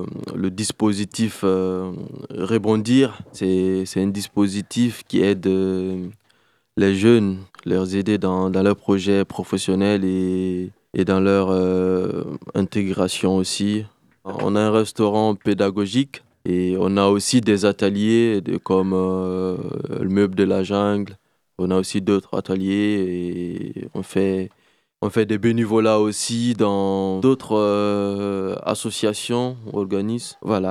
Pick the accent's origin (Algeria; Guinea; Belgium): Guinea; Je viens de la Guinée-Conakry. J'ai 23 ans. Non, 24 ans.